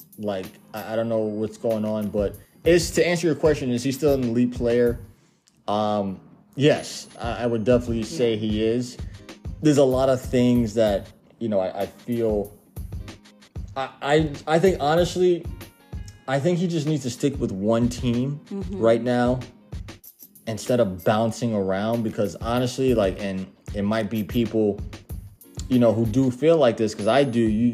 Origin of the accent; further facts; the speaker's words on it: New York City, New York, United States; we're definitely New York City natives, born in the Bronx, 100%.